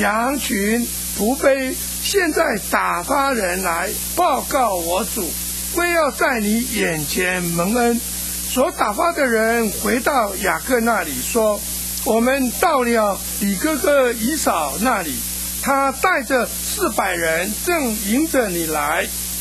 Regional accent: China; 我们是中国人就是中国人，怎么可能成为以色列人呢？

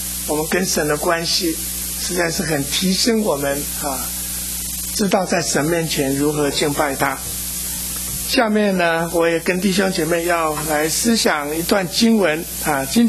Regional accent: China; 我们是中国人就是中国人，怎么可能成为以色列人呢？

